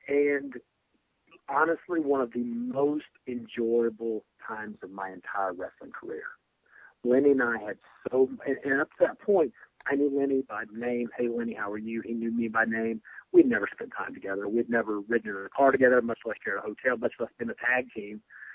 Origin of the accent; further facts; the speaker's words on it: North Carolina, United States; It took place in Winston-Salem, close to my hometown. I'm here again from North Carolina.